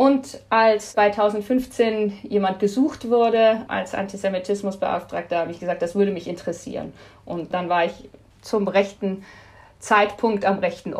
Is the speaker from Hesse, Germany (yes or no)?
no; Bavaria, Germany; Ich bin im Bayerischen Wald aufgewachsen